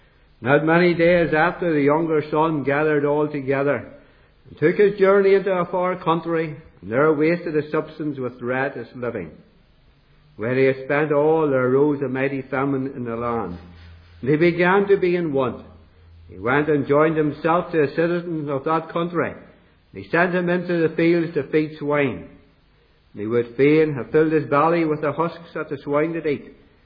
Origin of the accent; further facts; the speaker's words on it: Northern Ireland, United Kingdom; born there; I was born in County Down in the 40s, at a brief while ago.